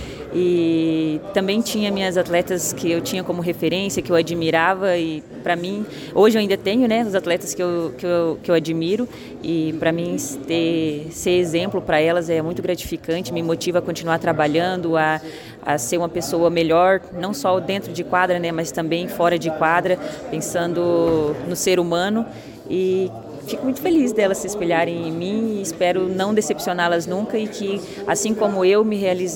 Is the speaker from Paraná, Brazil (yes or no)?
yes; Ubiratã, Paraná, Brazil; now in Cascavel, Brazil; Esse é meu terceiro ano, vim para Cascavel de 2021, eu sou natural de Ubiratã, né, aqui pertinho, e desde 2021 eu estou aqui, esse é o meu terceiro ano.